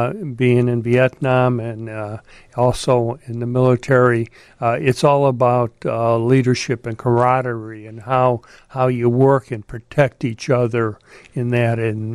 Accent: Chicago, Illinois, United States; You know, I grew up in Chicago. I think I flew one commercial flight once, was in a little airplane just once, and then I'm sent to pilot training.

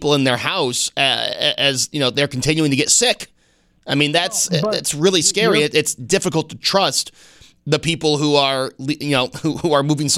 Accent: Amherst, New York, United States; also born or lived in Buffalo / Tonawanda; the house I grew up in Amherst, or, you know, where I live now, or all the places I lived in between, in the city of Buffalo, in Tonawanda.

